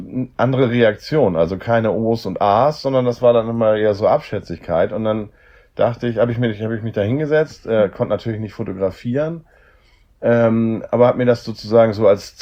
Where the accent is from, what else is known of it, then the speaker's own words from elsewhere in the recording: Hamburg, Germany; Ich komme aus Hamburg